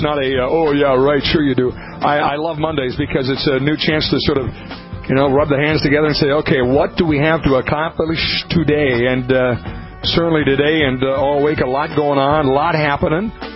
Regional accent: Minnesota, United States; And, I'm a Minnesotan. I grew up in Minnesota.

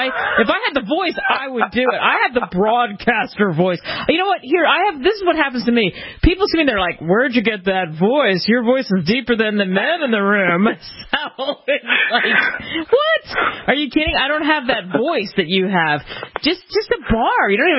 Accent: Queens, New York, United States; I grew up, when I was really young, I grew up in Queens.

